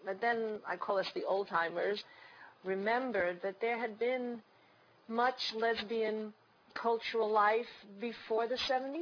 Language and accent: English; New York City, New York, United States; born there; I was born in 1940 in the Bronx, New York.